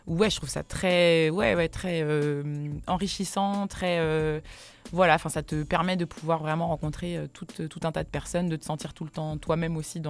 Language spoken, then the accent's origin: French; Paris, Île-de-France, France; J'ai grandi dans le Marais, du coup, dans le quatrième.